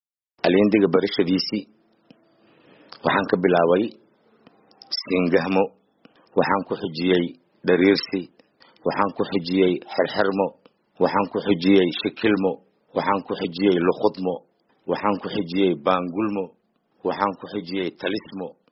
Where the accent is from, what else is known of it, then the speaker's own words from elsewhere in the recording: Jilib, Middle Juba, Somalia; born there; aniga waxaan ku dhashay Jilib